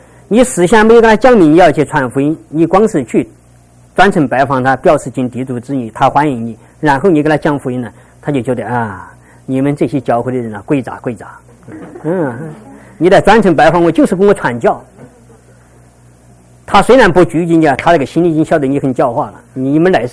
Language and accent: Chinese; China; 我们都是中国人，因此今天晚上我们打一个电话来呀